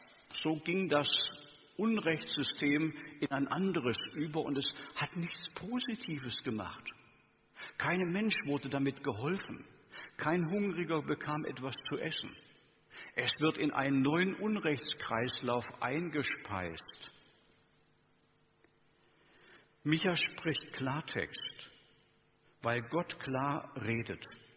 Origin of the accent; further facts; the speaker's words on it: Lower Saxony, Germany; jetzt bringe ich ein Beispiel aus meiner Heimat, der Heide